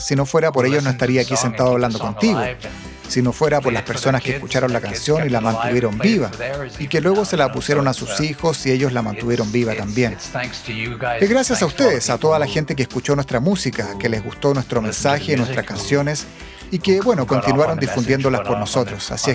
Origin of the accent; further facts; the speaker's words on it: United States; born there; Yo nací en Estados Unidos, por lo tanto tengo doble nacionalidad